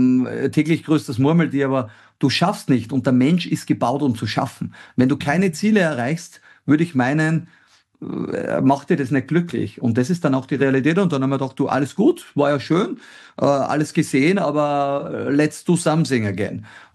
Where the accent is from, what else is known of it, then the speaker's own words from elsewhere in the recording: Austria; Also ich glaube, schau, es sind der Hausverstand, sagt man bei uns in Österreich, spielt eine ganz große Rolle.